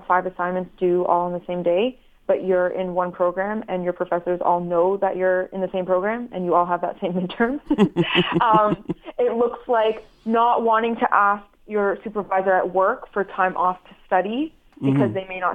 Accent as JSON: {"language": "English", "country": "Syria", "said": "I'm a Middle Eastern, like, I'm from Syria. I was never raised on, like, taking medications and things like that."}